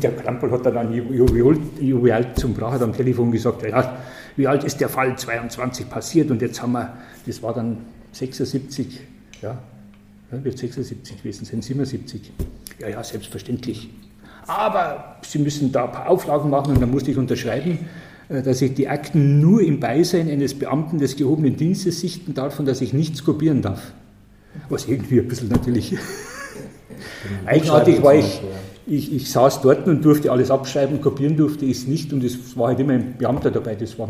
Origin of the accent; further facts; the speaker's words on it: Ingolstadt, Bavaria, Germany; ich bin gebürtiger Ingolstädter, Jahrgang 47 und bin groß geworden in einer Zeit, in der es weder einen Fernseher gab